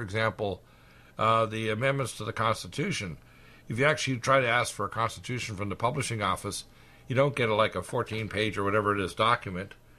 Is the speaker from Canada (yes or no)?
yes; Canada; also born or lived in Detroit, United States; and I was raised in Canada, I was born in Detroit